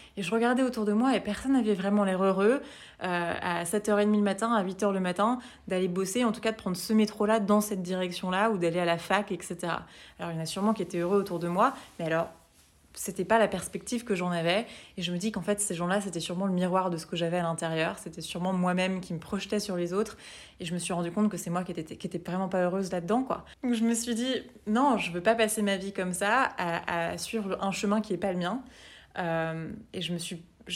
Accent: Lyon, Auvergne-Rhône-Alpes, France; j'étais à Lyon à l'époque, donc moi je suis lyonnaise, et donc j'étais à Lyon

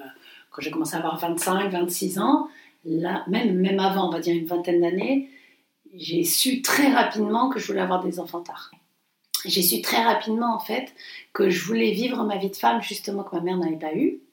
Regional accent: Montpellier, Occitanie, France; parce qu'on est provincial, on est de Montpellier

